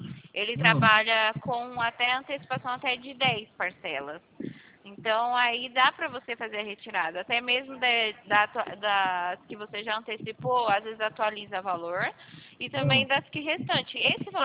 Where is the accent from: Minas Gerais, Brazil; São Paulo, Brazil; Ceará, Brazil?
São Paulo, Brazil; São Carlos; Eu sou daqui de São Carlos.